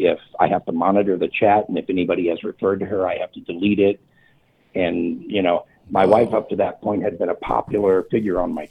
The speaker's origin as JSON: {"language": "English", "town": "Logansport", "region": "Indiana", "country": "United States", "lives_now": "Indianapolis, United States", "said": "I'm from the Logansport area, and I grew up, I've visited Delphi many times."}